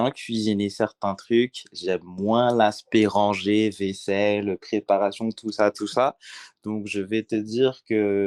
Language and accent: French; Antananarivo, Analamanga, Madagascar; j'ai grandi une grosse partie à Tana, bien sûr. Très classique, je dirais. Enfance normale, j'ai pas eu trop de soucis particuliers. Et puis à un moment, j'ai étudié pendant 2 ans en France à Paris.